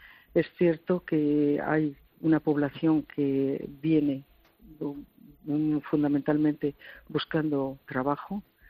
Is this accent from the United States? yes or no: no; Castile and León, Spain; nosotros como castellanos tenemos una capacidad de adaptación al medio increíble